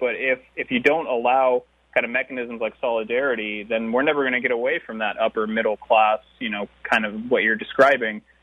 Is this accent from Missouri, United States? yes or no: no; Alaska, United States; also born or lived in Romania; I grew up, well, I spent the first 3 years of my life there, 3 or 4 years, and then I grew up mostly in Alaska, where I started school